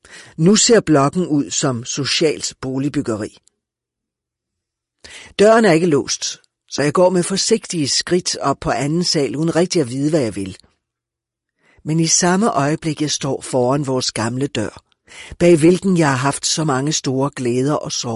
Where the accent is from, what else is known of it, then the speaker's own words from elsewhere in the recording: Ringsted, Zealand, Denmark; moved away as an adult; Jeg forlod Ringsted og mit barndomshjem, da jeg var 18 år.